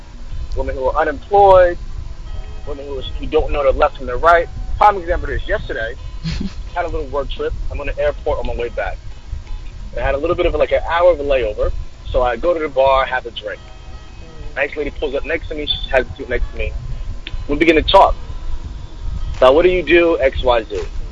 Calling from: New Jersey, United States; from Jersey.

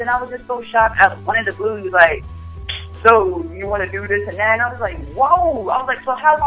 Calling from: DMV area, United States; I'm calling from the DMV.

